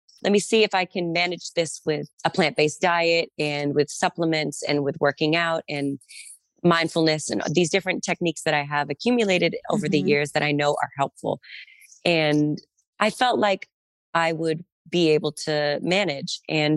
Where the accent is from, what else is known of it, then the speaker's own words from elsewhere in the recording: Massachusetts, United States; I'm a tough cookie. I'm from Massachusetts. It's fine.